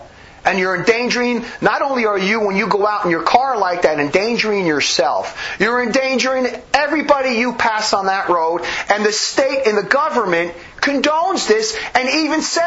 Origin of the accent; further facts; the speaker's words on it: New Jersey, United States; I grew up in New Jersey, and you'd have to go to work with sleet, with ice, with lack of visibility.